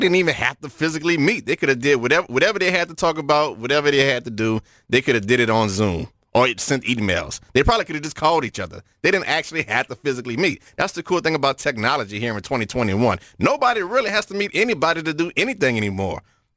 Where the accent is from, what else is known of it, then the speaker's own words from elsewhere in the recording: New Orleans, Louisiana, United States; See, I'm from New Orleans.